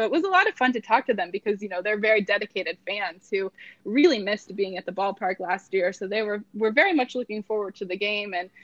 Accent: Tampa, Florida, United States; I am from the Tampa Bay area

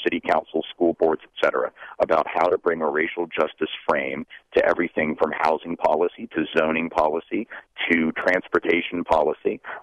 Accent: Nashville, Tennessee, United States; growing up in Nashville as someone on the left, you know, we had a hard time finding, you know, five liberal Democrats to put in a room

